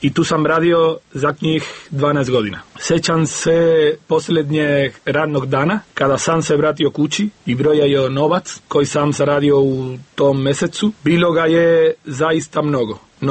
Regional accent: Malaga, Andalusia, Spain; now in Užice, Serbia; Došli smo iz Malage, koja je peti grad u Španiji.

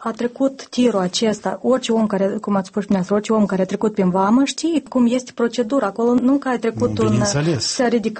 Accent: Hîncești, Hîncești District, Moldova; sunt din Hâncești și atunci când merg o dată, de două ori pe lună acasă, merg printr-un sat imediat apropiat de vama Leușeni.

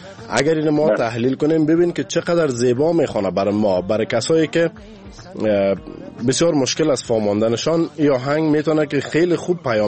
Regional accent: Kabul, Afghanistan; از کابل هستم.

